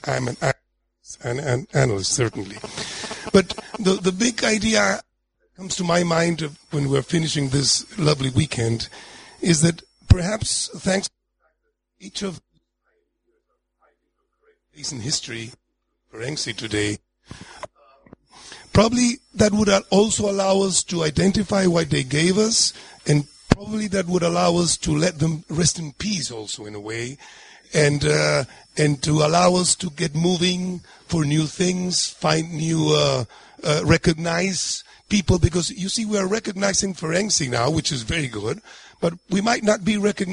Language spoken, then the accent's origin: English; Colombia; I come from Colombia, South America.